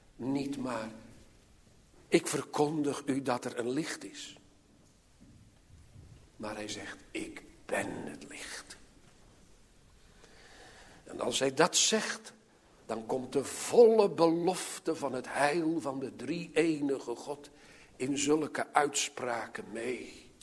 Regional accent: Sliedrecht, South Holland, Netherlands; Vele, vele jaren geleden heb ik belijdenis gedaan in de kerk in Sliedrecht, waar ik opgegroeid ben.

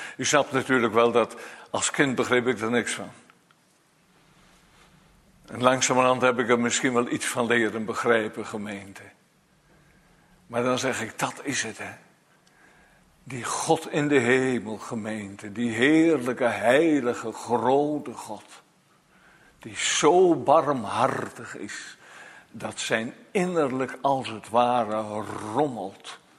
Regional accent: Elburg, Gelderland, Netherlands; vanuit mijn kinderjaren dat ik in Elburg in de kerk zat

